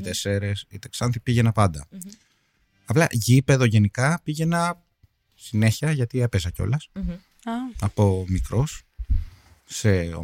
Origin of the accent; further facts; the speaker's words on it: Northern Greece, Greece; γιατί είμαι από τη Βόρεια Ελλάδα.